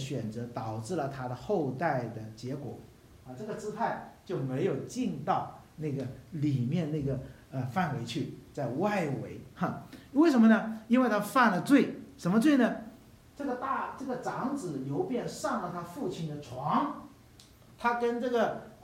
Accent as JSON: {"language": "Chinese", "country": "China", "said": "我们中国人好像认那个孙中山为国父哈"}